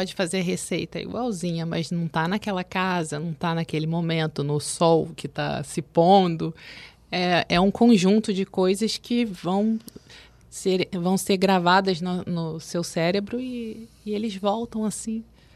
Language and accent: Portuguese; São Paulo, Brazil; eu brincava lá na rua onde eu morei, na minha infância, em São Paulo.